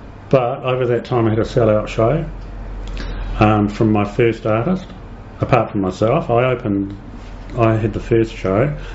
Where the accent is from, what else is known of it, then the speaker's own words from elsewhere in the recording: Wellington, New Zealand; I grew up in Wellington